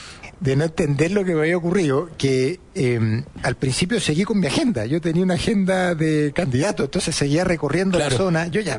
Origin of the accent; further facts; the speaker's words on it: Chillán, Ñuble, Chile; yo de Harvard decidí volver a Biobío, que es de donde soy oriundo, a Chillán.